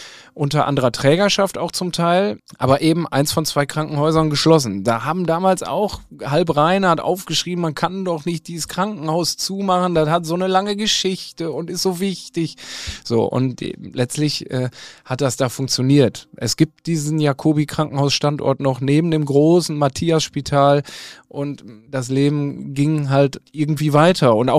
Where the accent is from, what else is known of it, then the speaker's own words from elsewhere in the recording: Rheine, North Rhine-Westphalia, Germany; Ich komme aus Rheine im Münsterland. Das ist fast Niedersachsen von hier aus gesehen. Und die Stadt ist praktisch genauso groß wie Castrop-Rauxel.